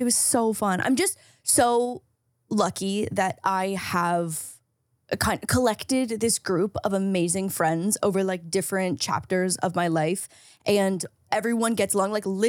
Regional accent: St. Catharines, Ontario, Canada; when I land in Toronto to go home, I have an hour and a half drive to get to my hometown in St. Catharines.

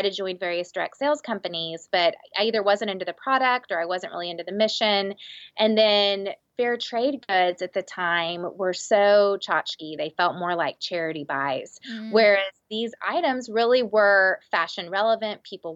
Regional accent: Texas, United States; I'm from Texas, girl. I mean, my wedding was like 500 people and that was small in my family.

